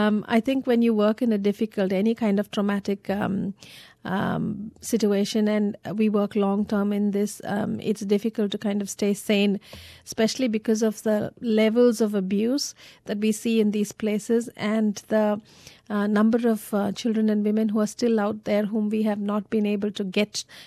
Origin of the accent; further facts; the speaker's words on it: India; Well, my message is really an appeal that being an Indian, I think it will take all of us to make an impact in our country. Our country is ours, and we need to protect our women and children.